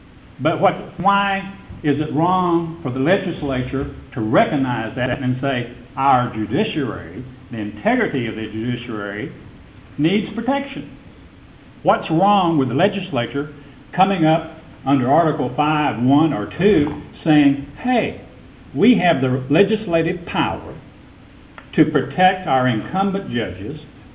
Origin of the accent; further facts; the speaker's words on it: Houston, Texas, United States; from Houston